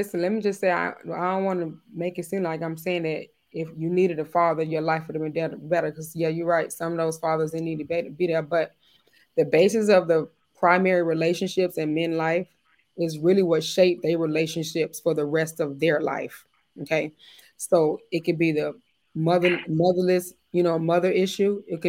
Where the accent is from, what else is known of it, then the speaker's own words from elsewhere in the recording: Miami, Florida, United States; and I'm from Florida. You know, I'm from Miami.